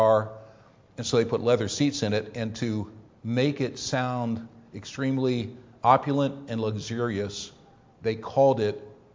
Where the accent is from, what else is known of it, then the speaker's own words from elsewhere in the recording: United States; Yeah, I'm from the Italian section, or this and that. I'm just an American, that's all.